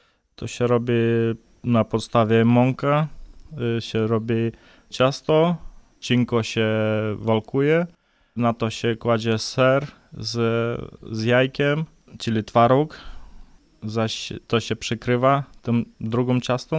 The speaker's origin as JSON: {"language": "Polish", "country": "Moldova", "second_language": "Polish", "said": "U nas w Mołdawii jest na przykład ciężko z pracą i większości rodzin nie są razem cały czas"}